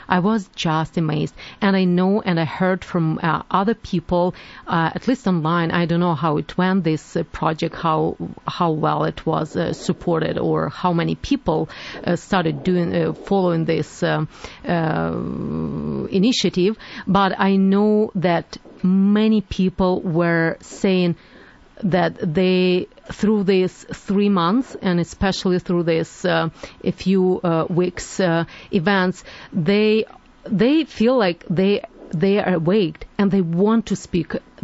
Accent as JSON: {"language": "English", "region": "Kyiv", "country": "Ukraine", "also_born_or_lived": "Dnipropetrovsk Oblast", "said": "Yes, I'm from Kiev, but actually I was born in Dnipropetrovsk region. So, yeah, I'm from the eastern part of Ukraine."}